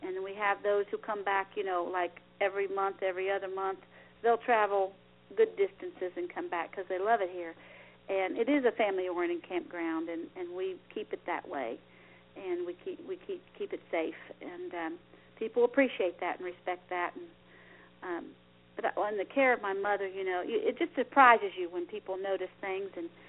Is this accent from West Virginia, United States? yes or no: no; Ohio, United States; born there; My family was out of Sandy Hook, Kentucky, and I was born in Ohio, but right here on the river.